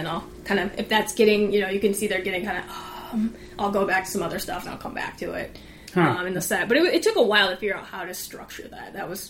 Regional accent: Minnesota, United States; I mean, it's also that, you know, I'm Minnesotan, so people are like, oh, okay, Minnesota.

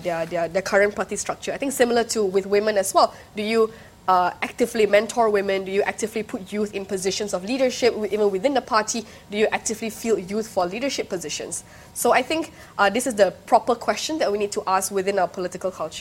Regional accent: Miri, Sarawak, Malaysia; So I grew up in Sarawak, actually. I grew up in Miri.

